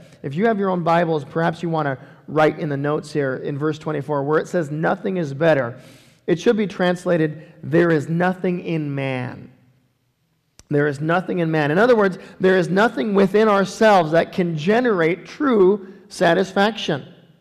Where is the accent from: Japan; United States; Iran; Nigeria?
Japan; Okinawa; For years growing up in Okinawa, the cost of dry cereal was way too expensive, so we ate oatmeal every single morning.